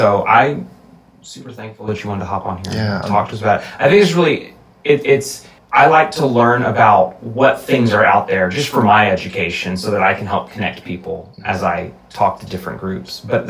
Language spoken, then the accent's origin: English; Tennessee, United States; Because we we're from Northeast Tennessee, but we've gotten really invested in what's going on.